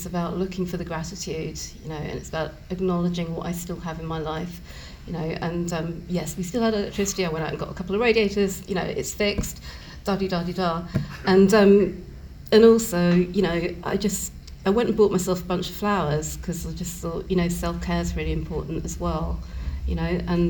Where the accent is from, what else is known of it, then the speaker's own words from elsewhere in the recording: Brighton, South East England, United Kingdom; And I grew up in Brighton and, you know, kind of quite a middle-class academic family. My dad's Asian, my mum's white. They're not English, either of them.